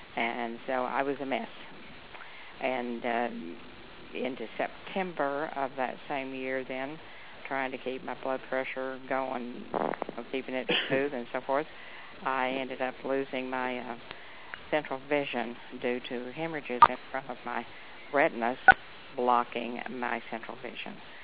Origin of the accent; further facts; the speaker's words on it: New Mexico, United States; from New Mexico, just very close to Albuquerque now. Moved south to continue to have better health.